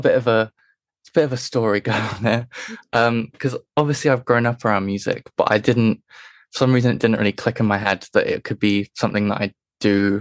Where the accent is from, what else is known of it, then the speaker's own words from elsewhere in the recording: South West England, United Kingdom; I'm from Cornwall in England, which is like the southwest part.